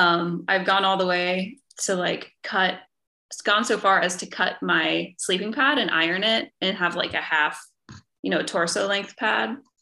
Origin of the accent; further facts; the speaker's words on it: Dayton, Ohio, United States; I grew up in Dayton, Ohio. Not very exciting at all. No mountains. Not really any hills either.